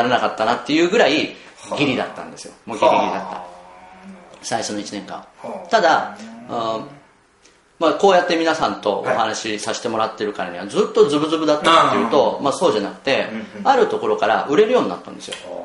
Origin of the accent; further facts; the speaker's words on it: Tokyo, Japan; しかも僕は東京の品川で生まれも育ったんですけど